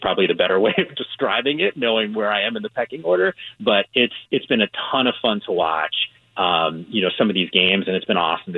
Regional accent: New Jersey, United States; And only because I grew up in the Northeast, you know, I'm a Jersey guy.

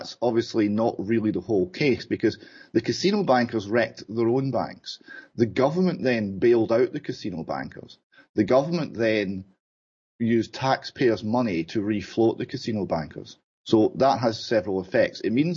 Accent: Airdrie, Scotland, United Kingdom; I'm from Airdrie. I was born and brought up in Airdrie.

